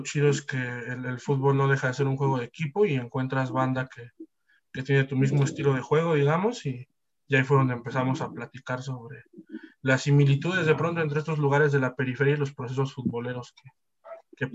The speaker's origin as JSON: {"language": "Spanish", "town": "Santiago Zapotitlán", "region": "Mexico City", "country": "Mexico", "said": "soy del pueblo de Santiago Zapotitlán, en la alcaldía de Tláhuac."}